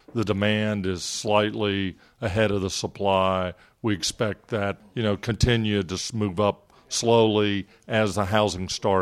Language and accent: English; Florida, United States; It's always super to be in my home state of Florida.